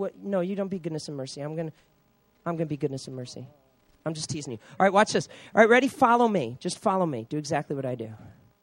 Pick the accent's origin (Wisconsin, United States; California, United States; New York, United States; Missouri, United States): New York, United States; I grew up in New York, all right? It's all the people from Crooklyn.